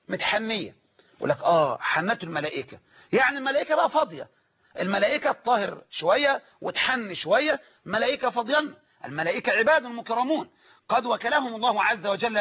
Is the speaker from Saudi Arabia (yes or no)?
no; Egypt; يعني اللي احنا بنسميه عندنا في مصر بالعامية مطهر